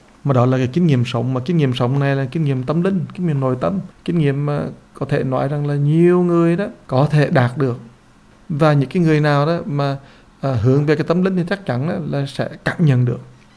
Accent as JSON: {"language": "Vietnamese", "country": "United States", "said": "Mình là dân Mỹ mà này, ai cũng vui cả, các bạn thấy không?"}